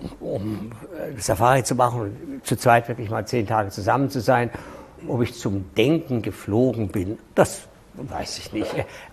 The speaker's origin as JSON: {"language": "German", "town": "Munich", "region": "Bavaria", "country": "Germany", "tie": "born there", "said": "Ich bin in München geboren"}